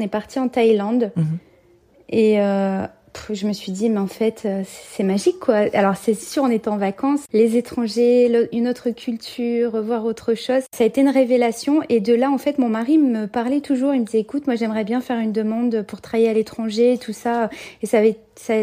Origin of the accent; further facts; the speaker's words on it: France; moved away as an adult; now in Israel; Je suis mariée et en fait, on vient de France. On habitait, avant d'emménager ici en Israël, à Senlis, près de Paris.